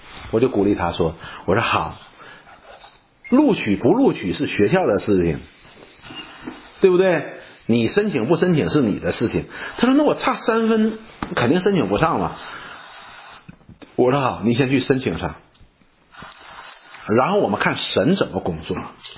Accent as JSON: {"language": "Chinese", "country": "China", "said": "所以什么叫抗压能力？我们中国人"}